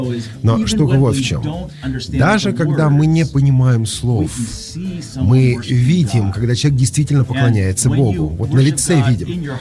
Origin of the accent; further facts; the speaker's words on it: California, United States; Я из Калифорнии.